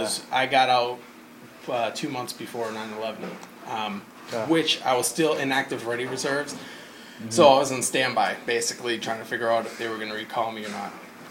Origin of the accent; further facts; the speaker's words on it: Stoughton, Massachusetts, United States; Stoughton, Mass.